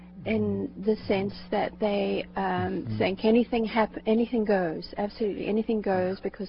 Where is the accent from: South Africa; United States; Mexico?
South Africa; I'm from South Africa.